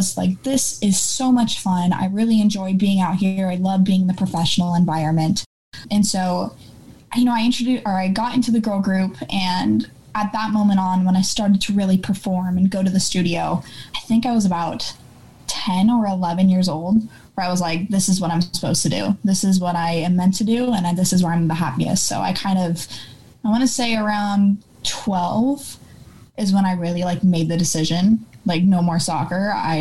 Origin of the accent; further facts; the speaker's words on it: California, United States; I was doing a little like competition near my hometown and up in more toward Lake Elsinore, like we were talking about earlier, in Temecula.